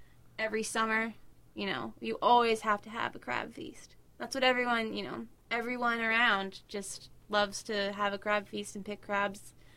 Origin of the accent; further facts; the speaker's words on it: Maryland, United States; I mean, just even going in the United States, we're from Maryland.